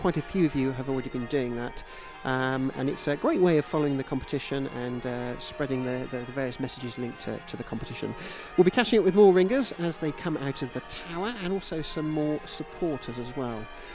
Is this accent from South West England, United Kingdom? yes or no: yes; Bristol, South West England, United Kingdom; I am from Bristol, but I'm trying to be as impartial as I can today.